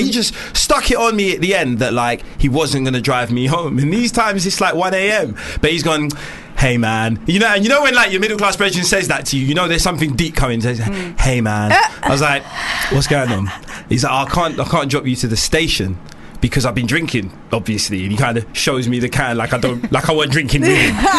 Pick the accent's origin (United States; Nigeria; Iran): Nigeria; Don't embarrass yourself. Don't embarrass yourself. That's rule number one of being a Nigerian.